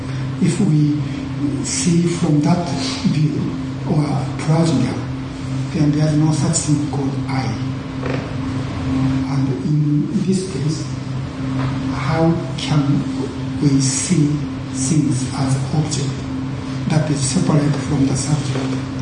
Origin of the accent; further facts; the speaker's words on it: Japan; first language Japanese; English is a second language; I was born in Japan and educated in Japan, so I think using Japanese language.